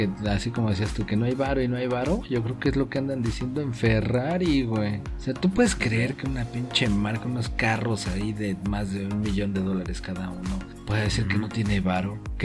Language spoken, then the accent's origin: Spanish; Tula, Hidalgo, Mexico; soy de Tula, güey. Por eso soy tuleño.